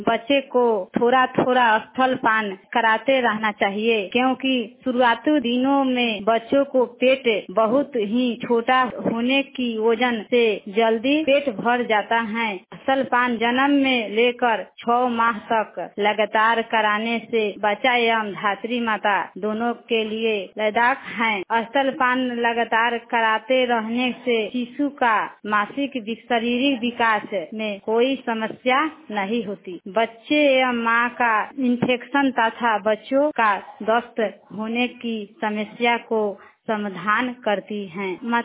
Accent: Bihar, India; मैं दरियापुर प्रखंड के कंवटिया की रहने वाली हूँ।

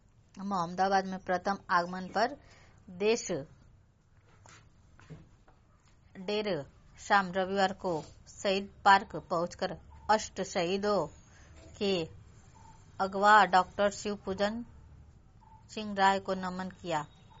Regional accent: Ghazipur, Uttar Pradesh, India; Post मर्दा जिला गाजीपुर की रहने वाली हूँ।

